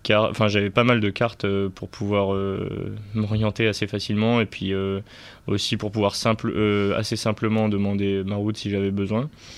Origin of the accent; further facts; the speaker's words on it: France; avoir des problèmes par rapport au fait que je viens de France